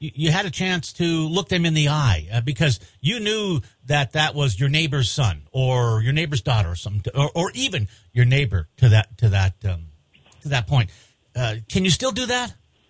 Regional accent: Montana, United States; You know, growing up in Garfield County, and a lot of us can identify with that. A lot of us grew up in Montana

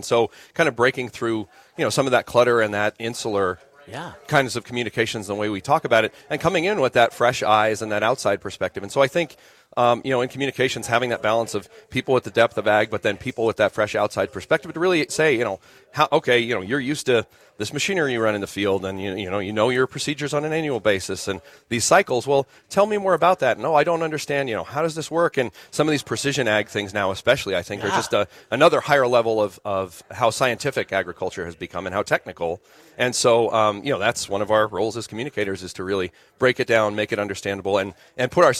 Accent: Cheyenne, Wyoming, United States; I grew up in Cheyenne, Wyoming. No connection directly to a farm.

